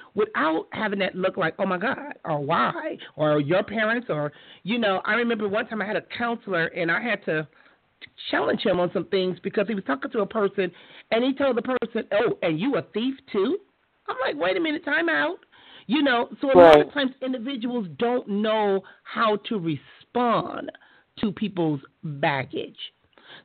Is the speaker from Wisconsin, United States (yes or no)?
no; Compton, California, United States; I grew up in Compton. And in Compton, I didn't know nothing about a person being depressed or having anxiety